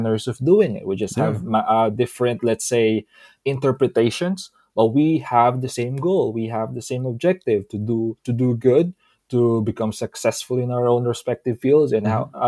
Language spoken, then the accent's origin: English; Philippines; English is a second language; As a Filipino, you have these preconceptions about different nationalities.